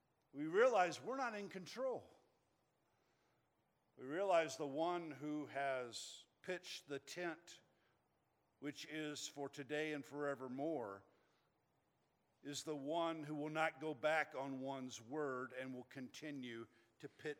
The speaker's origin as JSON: {"language": "English", "region": "Alabama", "country": "United States", "tie": "born or raised there", "said": "I grew up in Alabama, and there's a lot of places to pitch tents, but I didn't do a lot of camping early on."}